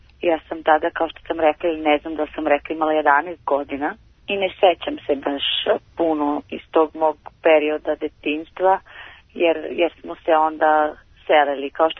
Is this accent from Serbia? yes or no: no; Kosovo; born there; Rođena sam na Kosovu.